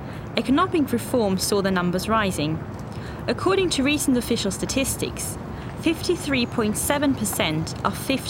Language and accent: English; China; In my home country, which has the world's largest internet population, young people are fast abandoning print media.